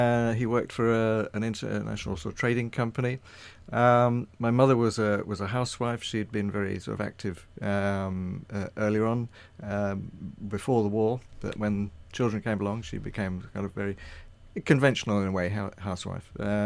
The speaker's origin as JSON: {"language": "English", "town": "Surbiton", "region": "South East England", "country": "United Kingdom", "tie": "born or raised there", "said": "I was brought up in Surrey. In fact, I was my early life was in Surbiton, best known for the programme The Good Life, you probably remember."}